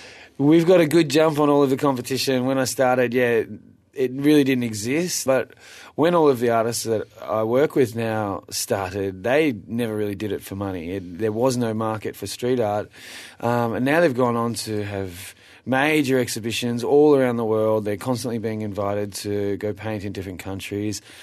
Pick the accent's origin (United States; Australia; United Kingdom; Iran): Australia; Benalla, Victoria; Well, I grew up in what's considered to be a fairly small town called Benalla, which is about 2.5 hours northeast of Melbourne.